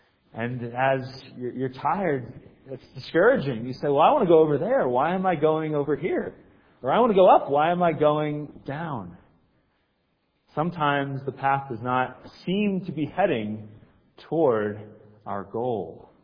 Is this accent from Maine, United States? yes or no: yes; Maine, United States; I grew up in Maine, and so I did a little bit of hiking there as well.